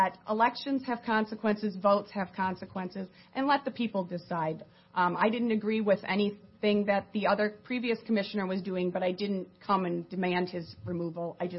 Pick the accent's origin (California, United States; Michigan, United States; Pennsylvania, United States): Michigan, United States; I'm actually from Otsego County.